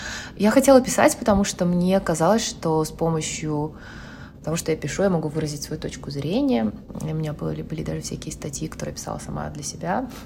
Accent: Almaty, Kazakhstan; Я родом из Алматы. Я здесь родилась в далеком 78-м году в советской стране.

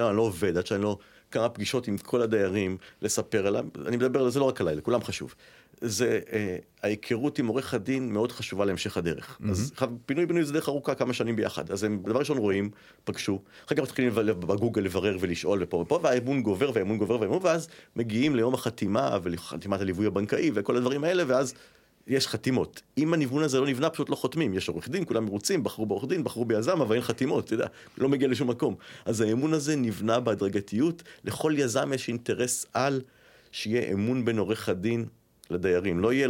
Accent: Givatayim, Tel Aviv District, Israel; לא, גדלתי בגבעתיים. היום אני בתל אביב, אבל גדלתי בגבעתיים.

